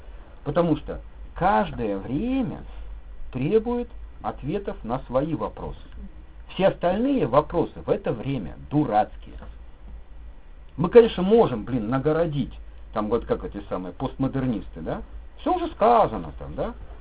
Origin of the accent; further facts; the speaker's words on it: Belarus; Я, как белорус, просто создаю себе место здесь, не отказываясь от белорусскости